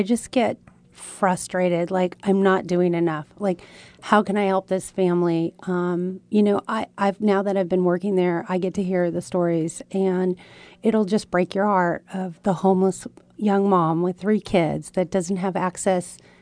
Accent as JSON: {"language": "English", "town": "Santa Barbara", "region": "California", "country": "United States", "tie": "born or raised there", "said": "Yeah, I was born in Santa Barbara over at Cottage, and I grew up here. My grandmother was actually born here."}